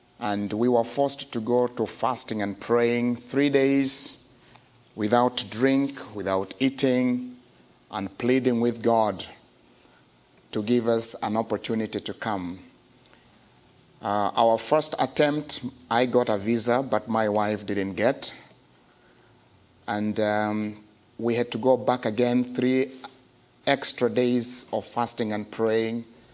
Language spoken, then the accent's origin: English; Kenya; I come from Kenya, a country that is populated by 34 million people.